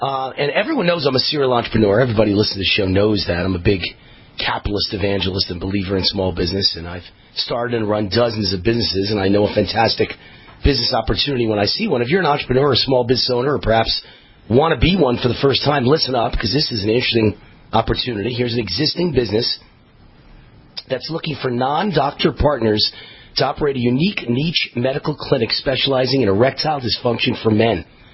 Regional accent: New York, United States; It just turned out that I'm from Westchester County, New York, and she's from Westchester County, New York, and my parents were there

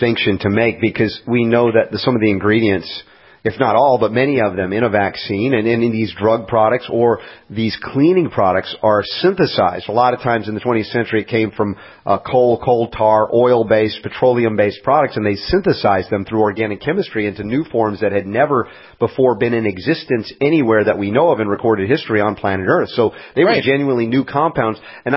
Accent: United States; and I say this as an American

